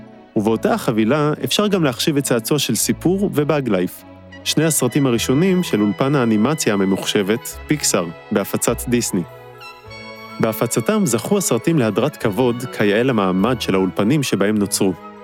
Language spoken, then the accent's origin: Hebrew; Petah Tikva, Central District, Israel; גדלתי במרכז הארץ בשנות ה-80 וה-90. פתח תקווה אומנם עיר גדולה, אבל בשבילי המקום היה די משעמם.